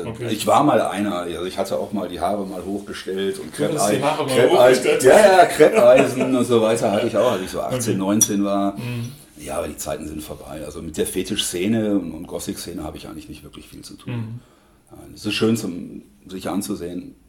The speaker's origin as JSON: {"language": "German", "town": "Heidelberg", "region": "Baden-Württemberg", "country": "Germany", "said": "ich komme aus Heidelberg."}